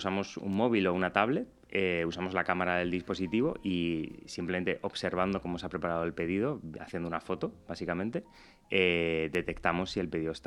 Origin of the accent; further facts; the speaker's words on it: Madrid, Community of Madrid, Spain; now in Valencia, Spain; Aquí vengo desde Valencia. Bueno, soy de Madrid, pero me mudé a Valencia hace unos meses para entrar en Lanzadera.